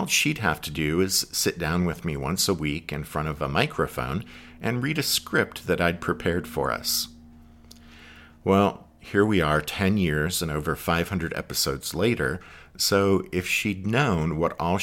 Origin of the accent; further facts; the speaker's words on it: Pennsylvania, United States; but I'm from Pennsylvania and she's from Arkansas, so you have the whole north-south thing going on.